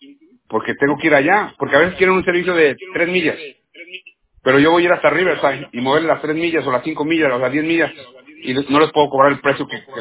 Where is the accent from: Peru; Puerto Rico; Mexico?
Mexico; Fresnillo, Zacatecas; Fresnillo, Zacatecas.